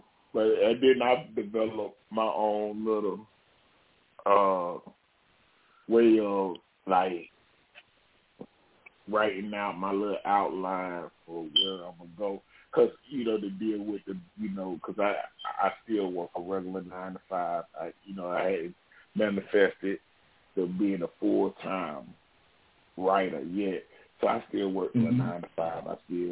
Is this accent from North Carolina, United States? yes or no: yes; Charlotte, North Carolina, United States; my grandparents was living, in the country and in my Holland, and I was growing up in Charlotte. And so I was, you know, growing up in the hood in Charlotte and whatever.